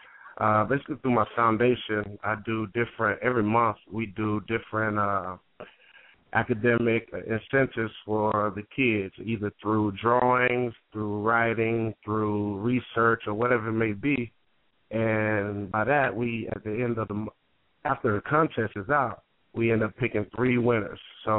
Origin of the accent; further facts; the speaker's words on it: Belgrade, Montana, United States; growing up in Belgrade, it's a very small city, and football is very predominant there.